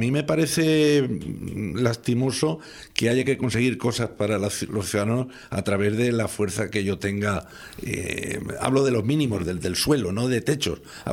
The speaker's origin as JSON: {"language": "Spanish", "town": "Santa Cruz de Tenerife", "region": "Canary Islands", "country": "Spain", "said": "como soy de Santa Cruz"}